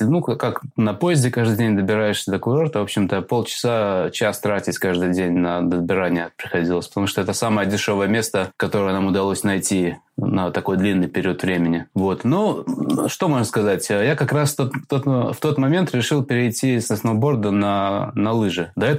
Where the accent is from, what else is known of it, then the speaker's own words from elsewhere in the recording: Latvia; now in United Kingdom; и я родом из Латвии. И вот я оказался в Англии.